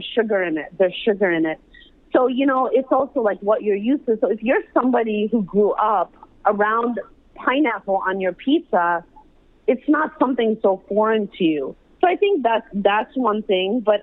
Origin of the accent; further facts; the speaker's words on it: Chicago, Illinois, United States; I am of Pakistani heritage, born and raised in Chicago, but sweetness in our savory food is a big no-no.